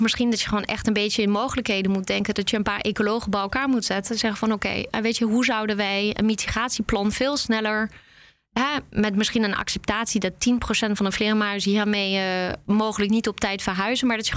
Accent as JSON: {"language": "Dutch", "country": "France", "second_language": "Dutch", "said": "En ik kom zelf uit Frankrijk. En dat horen jullie natuurlijk."}